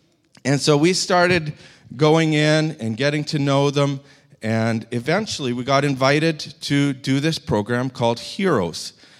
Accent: Canada; I didn't correct him that I'm Canadian

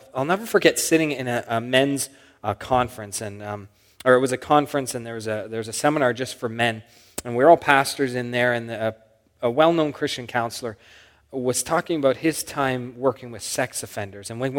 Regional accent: Canada; It's just, as a Canadian, I don't tick that way.

